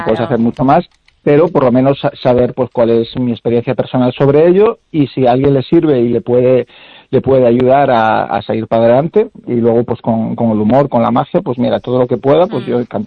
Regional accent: Sarria, Galicia, Spain; Con mi pueblo también, evidentemente, con Sarria, pues y Sarria.

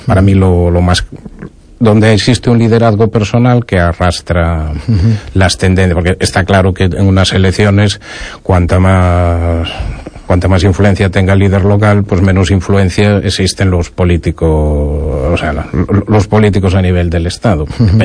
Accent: Betanzos, Galicia, Spain; Y además a mí me queda cerca de mi tierra natal, de Betanzos.

